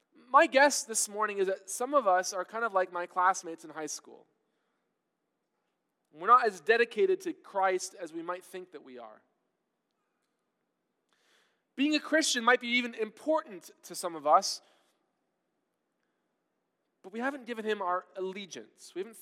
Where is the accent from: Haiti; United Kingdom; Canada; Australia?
Canada; now in United States; I got teased a lot in high school because I was Canadian, right?